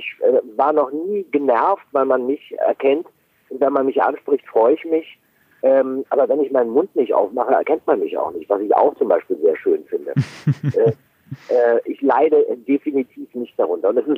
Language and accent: German; Berlin, Germany; Ich bin aus Berlin, Olli ist auch aus Berlin, Jens wohnt in Hamburg.